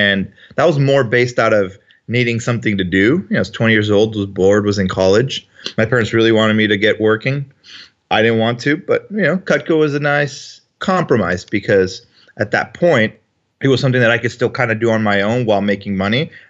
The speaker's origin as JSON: {"language": "English", "town": "Matamoros", "region": "Tamaulipas", "country": "Mexico", "tie": "born or raised there", "moved": "as an adult", "lives_now": "United States", "said": "So I grew up in Mexico up until my early 20s. I was going to college at the time in Brownsville, Texas, and living in Matamoros, Mexico."}